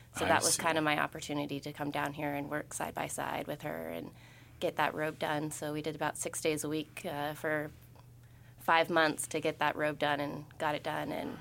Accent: Cordova, Alaska, United States; now in Juneau, United States; I was born and raised in Cordova, Alaska. I'm Kwashiquan from Yakutat originally. I live down here in Juneau now.

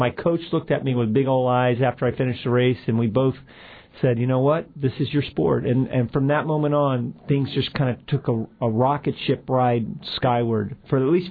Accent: Florida, United States; also born or lived in Colorado; You know, born and raised in Florida. I'm a third-generation Floridian.

